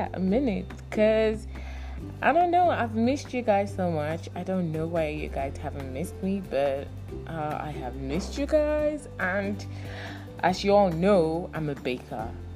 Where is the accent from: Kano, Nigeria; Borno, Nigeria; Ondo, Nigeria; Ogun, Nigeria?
Kano, Nigeria; also born or lived in Abuja; now in Gombe, Nigeria; I grew up in Kano State and Kano, Abuja. That has been my, you know, my homes. But I came to Gombe in January for my master's. I'm running my master's in English literature